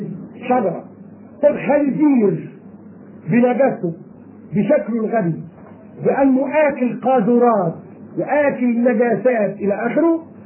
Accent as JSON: {"language": "Arabic", "country": "Egypt", "said": "وعندنا في مصر"}